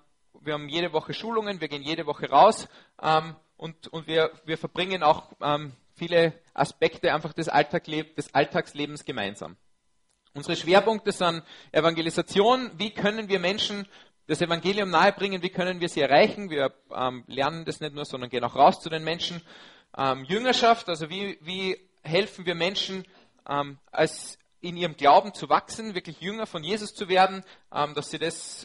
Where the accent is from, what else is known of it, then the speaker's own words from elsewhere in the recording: Linz, Upper Austria, Austria; Ich komme aus Linz, bin verheiratet, habe eine kleine Tochter.